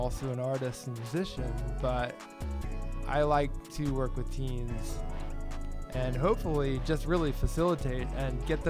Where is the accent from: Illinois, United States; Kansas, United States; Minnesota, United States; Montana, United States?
Kansas, United States; now in New York City, United States; And I moved to New York City as soon as I can in 1997. I moved from Kansas to New York City.